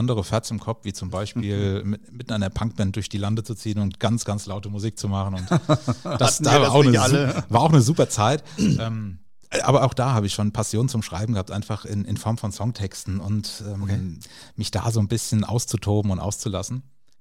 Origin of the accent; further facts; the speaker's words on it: Lorch, Hesse, Germany; ich komme hier aus dem schönen Rheingau, bin aufgewachsen in Lorch und wohne mittlerweile auch in dem Höhenort Ransel. Da ist auch meine komplette Familie ansässig, also wir sind quasi so richtige Eingeheimste, so Lorcher und Ranseler.